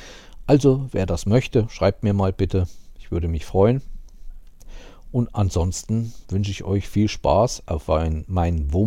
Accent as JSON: {"language": "German", "town": "Schmalkalden", "region": "Thuringia", "country": "Germany", "tie": "born or raised there", "said": "Das ist einmal in meinem Heimatort Schmalkalden."}